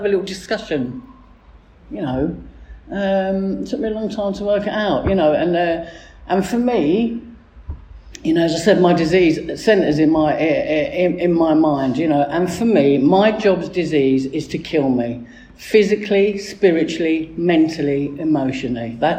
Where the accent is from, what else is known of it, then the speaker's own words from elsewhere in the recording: London, United Kingdom; accent: Cockney; I'm the Cockney one